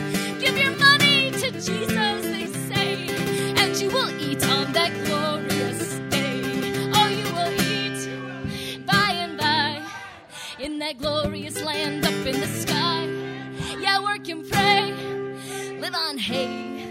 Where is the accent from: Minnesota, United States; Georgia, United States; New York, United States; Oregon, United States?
Minnesota, United States; I know we're Minnesotan, but we can be brave.